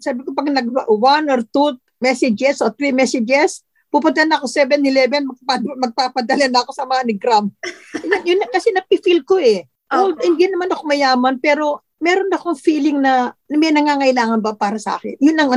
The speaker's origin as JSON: {"language": "Tagalog", "town": "Manila", "region": "Metro Manila", "country": "Philippines", "tie": "born or raised there", "moved": "as an adult", "lives_now": "Melbourne, Australia", "said": "Dito din ako sa Melbourne, Australia, Oakley South. Sa Pilipinas, my parents are from Pampanga, but I was born in Manila and grew up in Manila hanggang sa matapos ako sa pag-aaral ko. Nandito ako sa Australia for 39 years."}